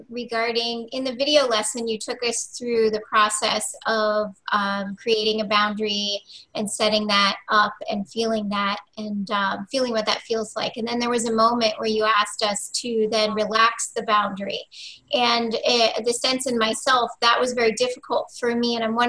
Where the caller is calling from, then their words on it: Pennsylvania, United States; Hi, I'm calling from Eastern PA.